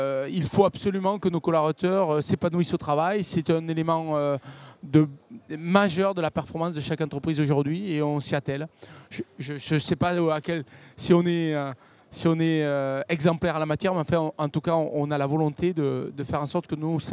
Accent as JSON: {"language": "French", "region": "south of France", "country": "France", "said": "Je suis quelqu'un du Midi"}